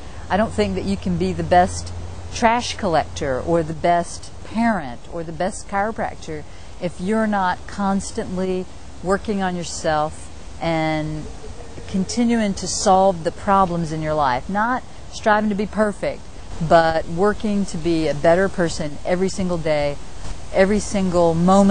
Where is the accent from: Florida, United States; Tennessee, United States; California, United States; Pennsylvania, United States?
Florida, United States; St. Augustine; So I ended up in the last place that I thought I would return, which was back to my hometown in St. Augustine.